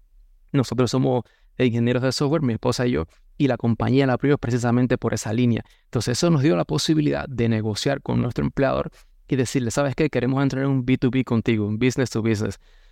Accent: Cuba; Bueno, yo soy cubano, nací en el 84

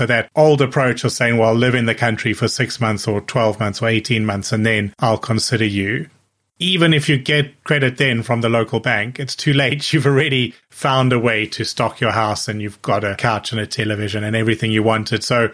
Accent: South Africa; moved away; I'd never even lived in the UK. I came from South Africa. But I had a British passport.

